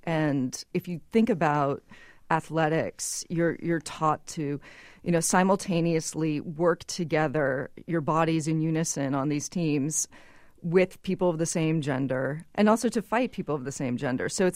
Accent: Massachusetts, United States; I grew up on the water. I grew up in Massachusetts, right at the very beginning of Cape Cod.

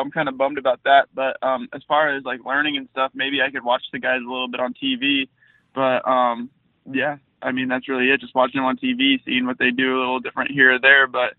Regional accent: New Mexico, United States; since I'm from New Mexico and I'm, I guess, Mexican, they always call me like jokes and stuff like

